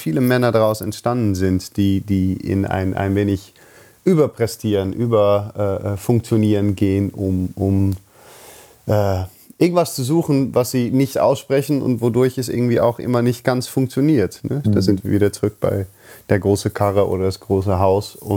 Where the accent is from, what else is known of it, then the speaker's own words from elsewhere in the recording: Netherlands; German is a second language; ich bin halt Holländer